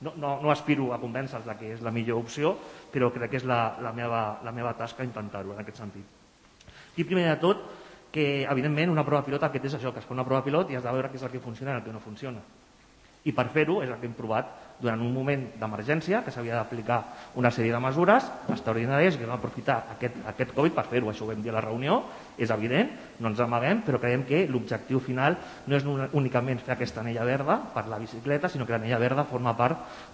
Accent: Sant Cugat del Vallès, Catalonia, Spain; Jo soc de Sant Cugat també, de tota la vida

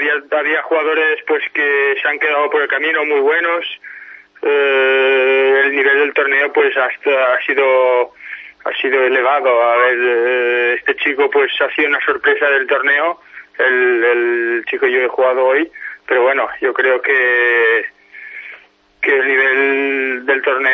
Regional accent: Portugal; Spanish is a second language; now in Valldoreix, Spain; he disputado 4 veces la Copa Davis con Portugal, mi país de origen

